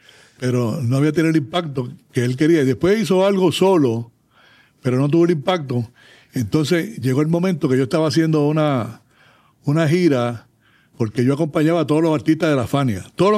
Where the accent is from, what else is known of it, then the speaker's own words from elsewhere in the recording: Humacao, Puerto Rico; Él era de Humacao, igual que yo, somos de Humacao.